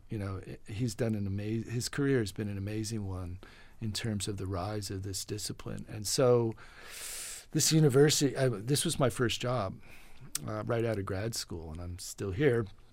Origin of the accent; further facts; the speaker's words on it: East Coast, United States; born there; You know, I was born on the East Coast. East Coasters are very provincial.